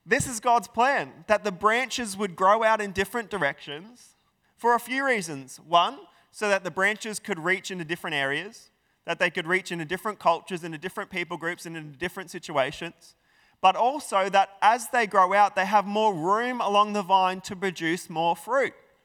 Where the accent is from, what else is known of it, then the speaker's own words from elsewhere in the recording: Emerald, Queensland, Australia; Because I grew up in Emerald in central Queensland, there was a lot of farming opportunities.